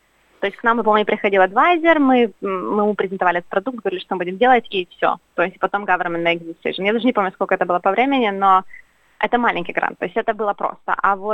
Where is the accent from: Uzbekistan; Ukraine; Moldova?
Ukraine; Kyiv; moved away as an adult; now in Sydney, Australia; я из Киева, я родилась, выросла в Киеве. Закончила универ в Киеве, работала в Киеве, вот, а потом решила приехать на обучение, сделать PhD в Австралии, вот, и я приехала, получила место, приехала в 2019 году делать PhD